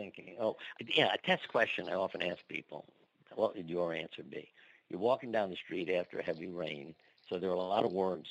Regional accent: Brooklyn, New York, United States; my problem was growing up in Brooklyn, in a big city, and never being on a horse.

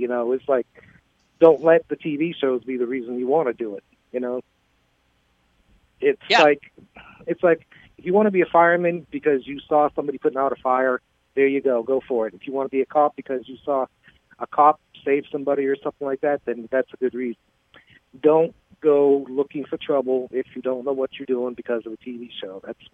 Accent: Lowell, Massachusetts, United States; born there; I was born in Lowell, Massachusetts, which has a pretty good history of paranormal activity.

